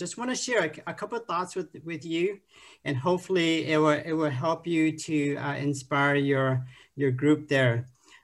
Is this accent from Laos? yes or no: yes; Laos; I'm originally from Laos, and that's a small country in between Vietnam and Thailand and Cambodia there.